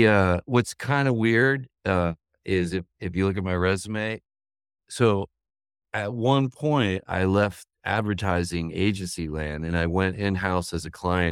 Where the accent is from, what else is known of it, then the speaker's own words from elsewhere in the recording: United States; I fell in love with radio and I grew up outside of New York City.